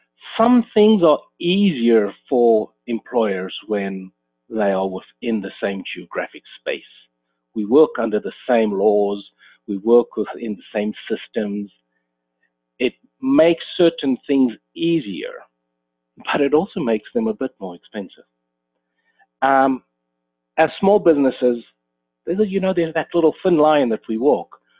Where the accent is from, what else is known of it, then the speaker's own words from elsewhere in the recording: South Africa; now in Texas, United States; As you can hear from my accent, I didn't grow up in America. I'm originally from South Africa myself.